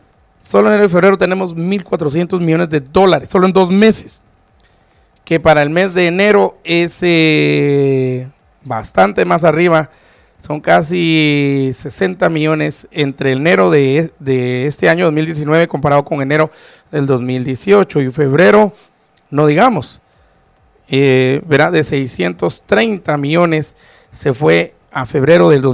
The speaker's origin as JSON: {"language": "Spanish", "country": "Guatemala", "said": "sigo siendo ciudadano guatemalteco"}